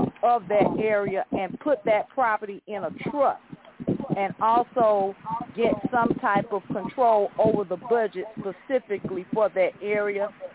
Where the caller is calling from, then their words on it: Georgia, United States; I'm calling from Georgia